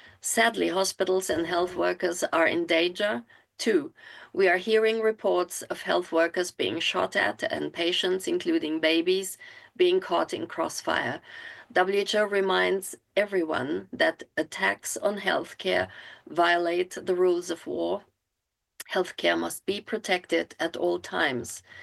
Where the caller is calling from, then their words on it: Geneva, Switzerland; I'm talking from Geneva